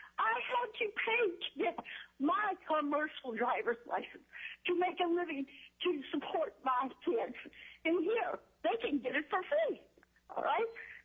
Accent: Juneau, Alaska, United States; I'm from Juneau, Alaska.

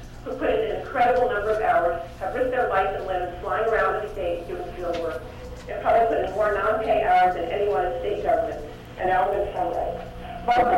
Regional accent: Washington, United States; now in Alaska, United States; I've lived in Alaska for 20 years, and I currently work for Fish and Game. But I came here from Washington State to work as a fish biologist

